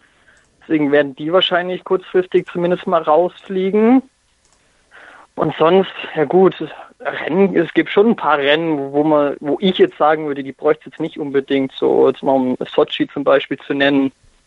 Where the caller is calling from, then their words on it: Augsburg, Bavaria, Germany; hier aus Augsburg.